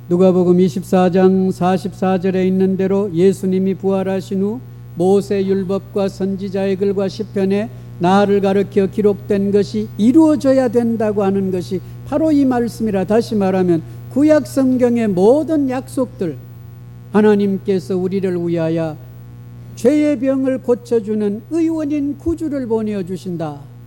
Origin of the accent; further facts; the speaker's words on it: South Korea; 주라고 하는 것이 우리 한국 사람들에게는 개념이 서지를 아니합니다